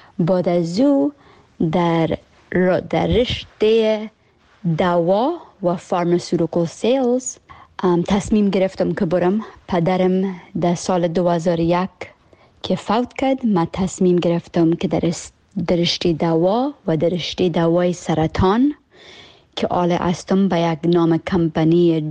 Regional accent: Alameda, California, United States; also born or lived in Afghanistan / Pakistan; در کالیفرنیا کاکایم زندگی میکرد. ما آمدیم در کالیفرنیا، در شهر الامیدا در کالیفرنیا کلان شدیم. اونمونجا از 3 سالگی تا صنف 12 را که خلاص کردم در الامیدا که فامیل خود زندگی میکردم.

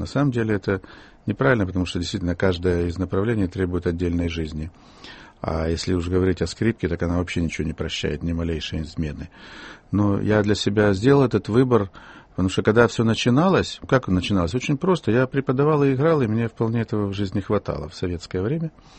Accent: Ukraine; moved away as an adult; я из провинции приехал, я вырос, родился на Украине, уже поступал в Москву, в ВУЗ поступал, а училище и школу заканчивал там.

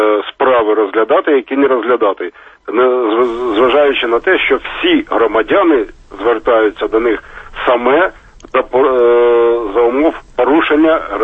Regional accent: Kharkiv, Kharkiv Oblast, Ukraine; я з Харкова.

